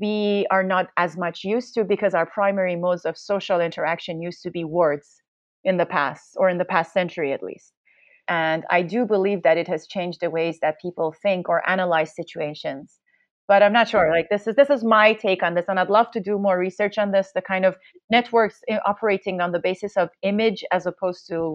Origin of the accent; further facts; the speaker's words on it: Iran; So I'm from Iran